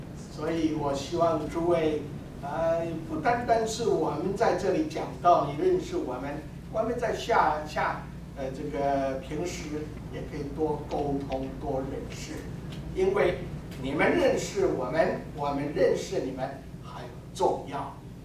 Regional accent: Taiwan; 我是台湾人，那么是台湾的乡下啊，乡下人。

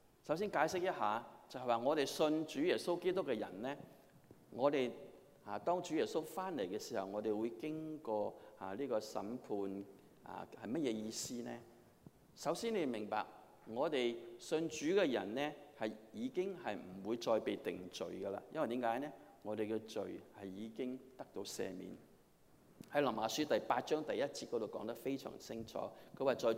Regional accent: Guangdong, China; 那我知道我们广东人很聪明

